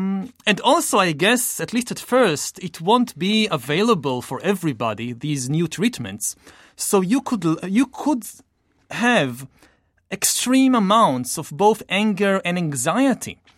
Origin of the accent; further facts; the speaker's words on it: Israel; I came here from Israel. It was a risk to take a flight, to take a train.